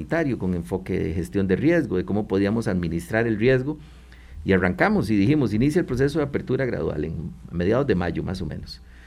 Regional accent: Costa Rica; Un año después nosotros podemos decir con mucho orgullo, como costarricenses

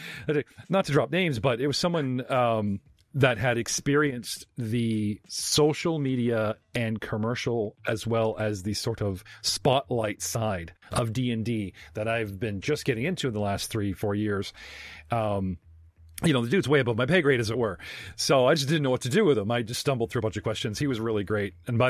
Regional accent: Canada; born there; Even though I am 100% Canadian, born here in Canada, the relatives very quickly turn into Brits and Scots.

